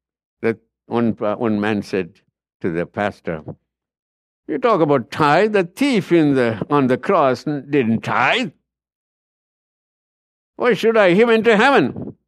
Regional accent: India; You look like a man from India. You are right. I'm not just a man from India. I'm a missionary from India.

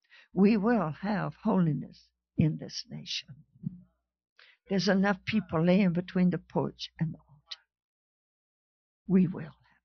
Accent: Georgia, United States; Before that, I was kind of ashamed that I was from Georgia because every time I opened my mouth, people knew I was from somewhere.

